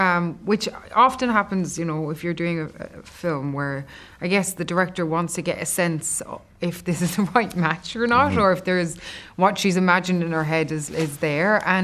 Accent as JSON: {"language": "English", "country": "Ireland", "said": "And just from being Irish, we knew each other."}